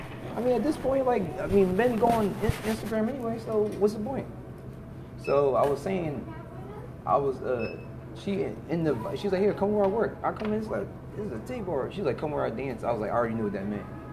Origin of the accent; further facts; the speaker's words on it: Philadelphia, Pennsylvania, United States; I'm from Philly, so you already know what we do.